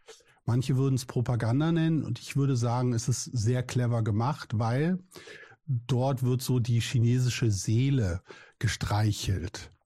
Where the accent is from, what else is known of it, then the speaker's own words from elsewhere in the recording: Berlin, Germany; dachte ich wieder als Berliner so, oh, was wollen die?